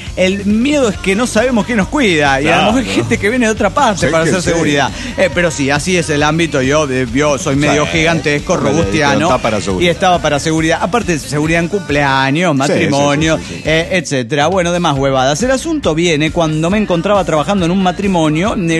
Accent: Cochabamba, Bolivia; de Cochabamba, Bolivia.

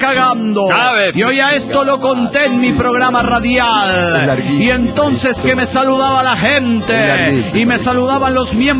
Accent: Morelia, Michoacán, Mexico; de Morelia, Michoacán.

